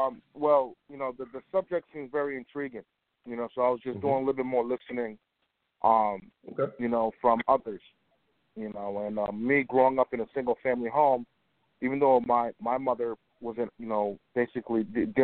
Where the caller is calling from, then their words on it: Rockland, New York, United States; I'm calling from Rockland, New York.